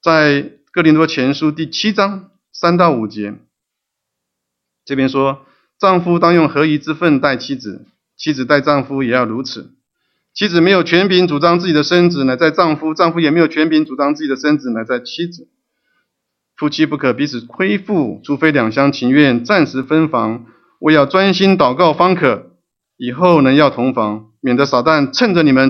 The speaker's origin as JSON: {"language": "Chinese", "country": "China", "said": "我知道我们中国人很有耐力哈，常常会为了孩子的教育啊、工作的关系啊、求学的关系啊等等等等，不住在一起。"}